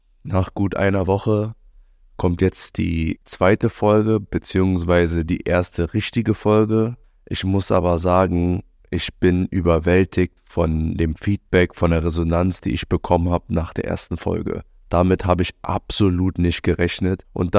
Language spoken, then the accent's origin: German; Berlin, Germany; war weg von meiner Heimat Berlin.